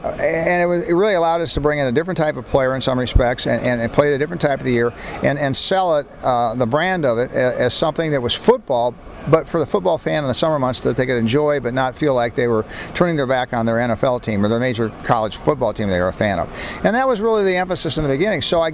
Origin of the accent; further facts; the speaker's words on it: Iowa, United States; because I grew up in Iowa. We didn't have a lot of soccer back in the day.